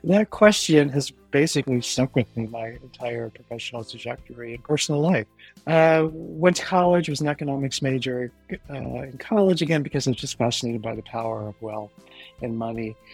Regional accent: Maryland, United States; also born or lived in Baltimore; I grew up in America. I am American. I was born in Baltimore City, and then when I was a year old, my parents moved my brother and me out to the suburbs. And I grew up in the suburbs of Maryland

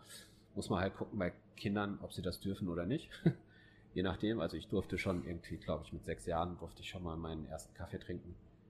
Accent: Hesse, Germany; als ich nach Holsterhausen gekommen bin, ich bin ursprünglich komme ich noch nicht mal aus Nordrhein-Westfalen. Ich bin eigentlich in Hesse.

